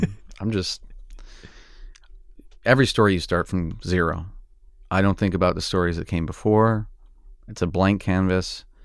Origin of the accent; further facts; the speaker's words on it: Oklahoma, United States; But I wanted to be a tornado chaser growing up in Oklahoma.